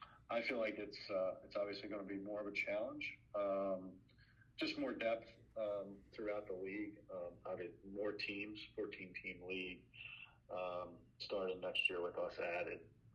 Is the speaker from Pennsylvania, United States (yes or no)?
yes; Philadelphia, Pennsylvania, United States; I grew up in Philadelphia